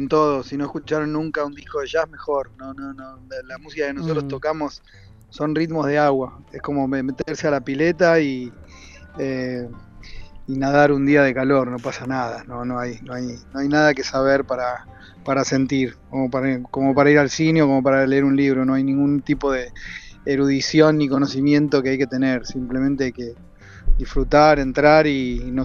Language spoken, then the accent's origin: Spanish; Avellaneda, Buenos Aires Province, Argentina; Así como yo me crié en Avellaneda y también es un lugar.